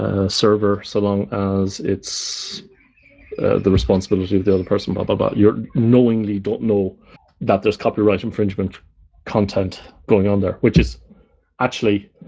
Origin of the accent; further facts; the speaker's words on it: Ireland; obviously I come from the Republic